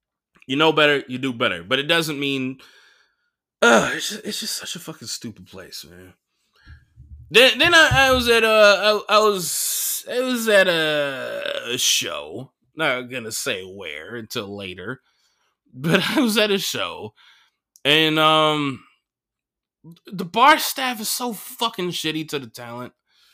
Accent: United States; I'm not Mexican. I'm not American. I'm Chicana, UC Berkeley.

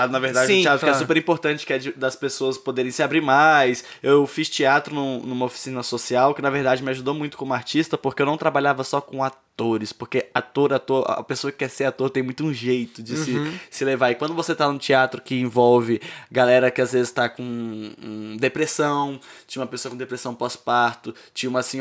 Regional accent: Rondônia, Brazil; Só que eu venho de Rondônia e eu não tive a oportunidade de adentrar num curso de teatro logo desde criança, porque na minha cidade não tinha.

